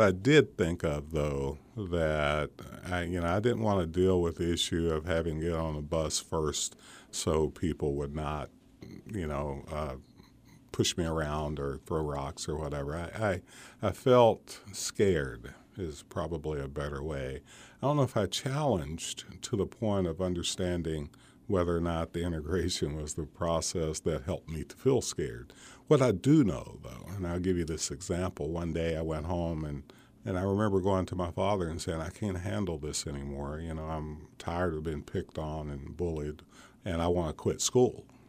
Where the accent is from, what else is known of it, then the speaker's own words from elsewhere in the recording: Appalachia, United States; I mean, when I was growing up, I'm from Appalachia, and family, obviously, we were poor.